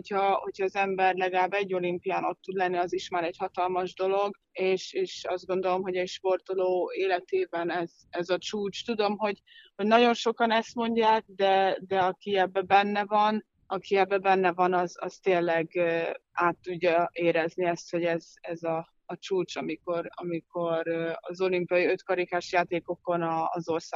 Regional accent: Győr, Győr-Moson-Sopron, Hungary; Hát ugye Győrben nevelkedtem, utánpótlásba

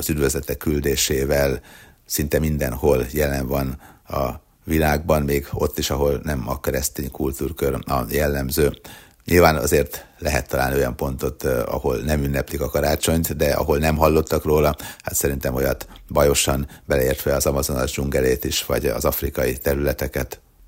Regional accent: Győr-Moson-Sopron, Hungary; born there; Nálunk a karácsonykor ugye Sopron környékén születtem, úgy tartották, hogy a Jézuska hozza az ajándékot

